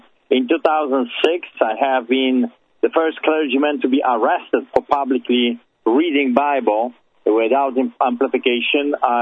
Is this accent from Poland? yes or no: yes; Poland; now in Canada; Well, I emigrated from Poland. I grew up behind the Iron Curtain, and we were sick and tired of the communism, socialism, fascism that took over our country.